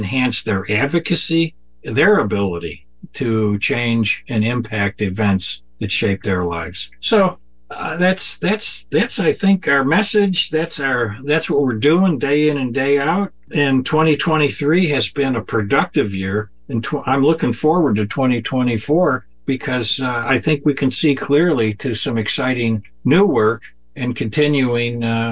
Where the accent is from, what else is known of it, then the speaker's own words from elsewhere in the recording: Midwest, United States; I'm from the Midwest. I'm familiar with prairie populism